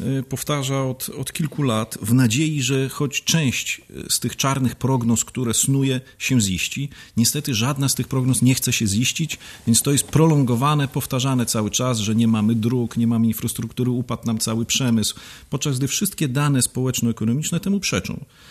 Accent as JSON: {"language": "Polish", "town": "Białystok", "region": "Podlaskie Voivodeship", "country": "Poland", "said": "ale mogę jako białostoczanin powiedzieć, jestem dumny z Białegostoku."}